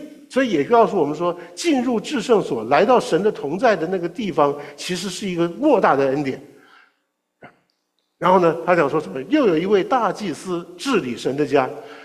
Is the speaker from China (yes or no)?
yes; China; 我们常常就好像我们中国人，我们常常是抓住我们的信仰